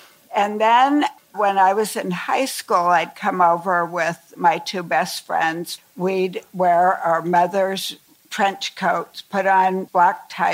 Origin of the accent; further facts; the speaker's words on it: San Francisco, California, United States; I'm a native San Franciscan for 3 generations. I grew up over on Pacific Avenue, but at about 8 or 9